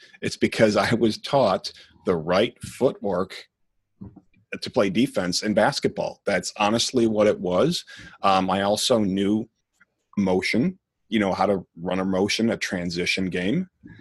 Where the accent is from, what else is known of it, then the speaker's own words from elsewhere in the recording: Chicago, Illinois, United States; Well, I grew up in Chicago. Originally, it was in the city.